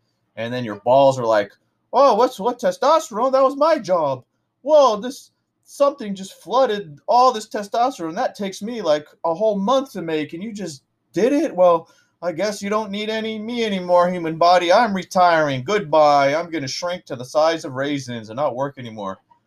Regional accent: San Jose, California, United States; I grew up here in California, United States of America, San Jose, California, which I am now. I didn't go anywhere.

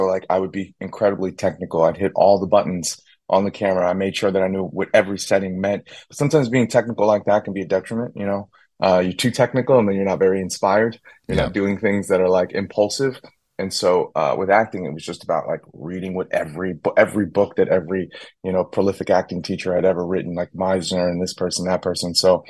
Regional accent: New York, United States; just because it feels like home, what I remember growing up in New York to be, which was Bruce Davis's Subway.

